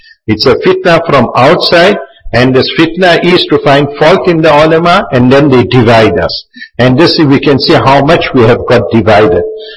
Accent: India; not just because we are Indians also, and therefore we give preference to Urdu language, which we take as an Indian language

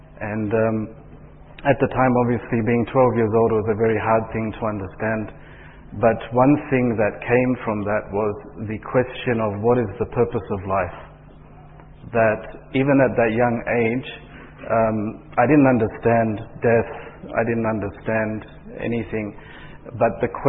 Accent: Perth, Western Australia, Australia; born there; I was born in Australia, in the city of Perth, in a non-Muslim home. My father was a Baptist, and my mother was a Roman Catholic, staunch Roman Catholic.

